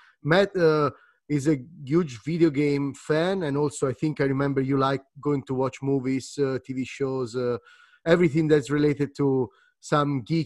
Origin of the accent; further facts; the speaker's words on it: Italy; You know, like you're from UK, I'm from Italy, so you know the football back home is pretty strong.